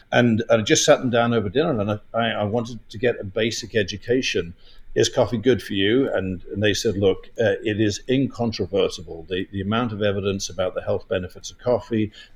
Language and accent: English; England, United Kingdom; when I was growing up in England.